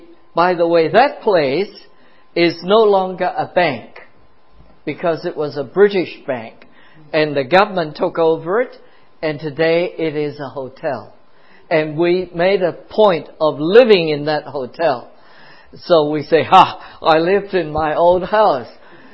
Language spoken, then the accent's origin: English; Guangzhou, Guangdong, China; I was born in Guangzhou, huh? Canton. That's what it's called, okay? For most of us who are older, it's Canton, because I'm Cantonese.